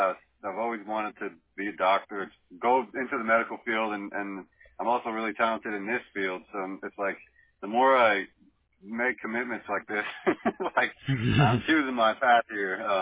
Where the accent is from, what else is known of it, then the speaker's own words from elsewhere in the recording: Rancho Cucamonga, California, United States; I love that beach, man. I'm from Rancho Cucamonga.